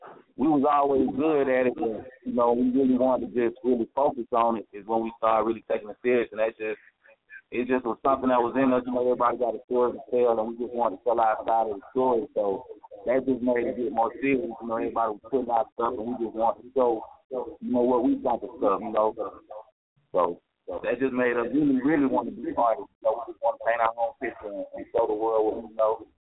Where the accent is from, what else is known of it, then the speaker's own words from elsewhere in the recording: Lucasville, Georgia, United States; I'm a Southern guy. I'm actually from Georgia. I'm from Lucasville, Georgia, a small town outside of Atlanta, probably 20 minutes away from Atlanta.